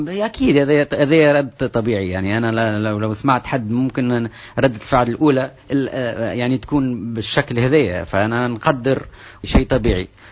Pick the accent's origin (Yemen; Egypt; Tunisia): Tunisia; أنا عربي وأعتز بعروبتي، أنا تونسي ووطني،